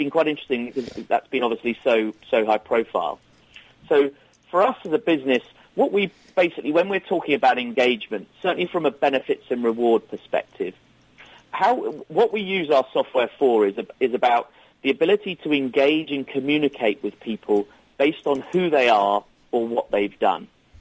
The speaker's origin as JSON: {"language": "English", "region": "England", "country": "United Kingdom", "accent": "English", "lives_now": "Burlingame, United States", "said": "I've still retained my English accent, but I'm sure, if we were to do this in a year, maybe my accent will be a bit further diluted."}